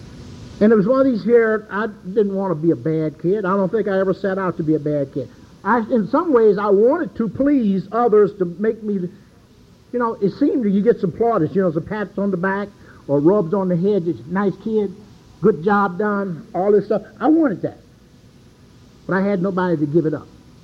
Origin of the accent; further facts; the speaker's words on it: Cleveland, Ohio, United States; born there; And I was born in the Midwest, born in Cleveland, Ohio, where it snows, gets cold, gets snowed in for days.